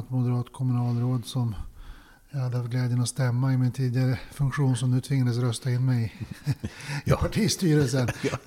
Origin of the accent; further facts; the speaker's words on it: Örnsköldsvik, Västernorrland County, Sweden; jag läste juridik i Uppsala efter skolgången hemma i Örnsköldsvik.